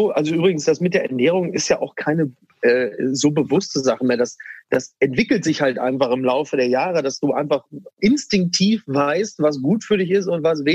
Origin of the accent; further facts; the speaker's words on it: Castrop-Rauxel, North Rhine-Westphalia, Germany; ich komme ja aus Castrop-Rauxel.